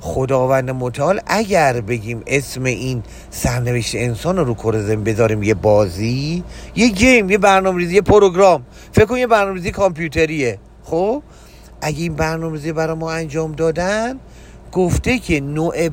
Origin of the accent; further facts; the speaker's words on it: Iran; چقدر قشنگ ما به عنوان یه ایرانی خواستیم خلق بشیم تو این کشور